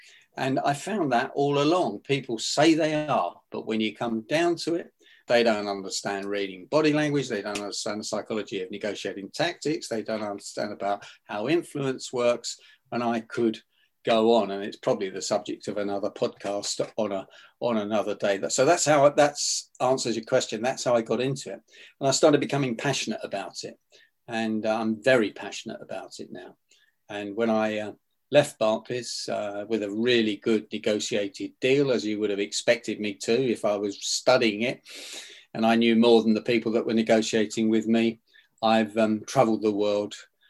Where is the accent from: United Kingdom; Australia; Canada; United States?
United Kingdom; London; I was brought up in Northwest London, and that's pretty rough area in the 50s and 60s.